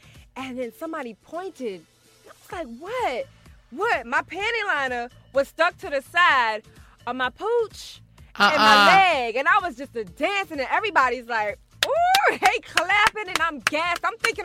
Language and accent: English; Jamaica; Because, you know, I'm from Jamaica. We say rice and peas.